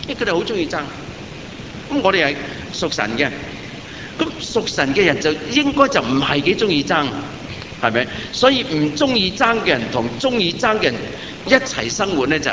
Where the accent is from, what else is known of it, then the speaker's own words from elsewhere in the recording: Hong Kong; 香港人有誰喜歡吃虧的？我們香港人精到呢